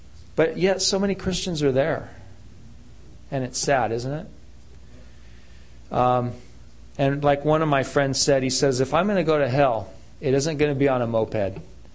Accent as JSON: {"language": "English", "town": "Seattle", "region": "Washington", "country": "United States", "tie": "born there", "said": "Well, I was born in Seattle, Washington, to an unwed mother. She had an affair with a Turkish sailor who was in Seattle for 6 months."}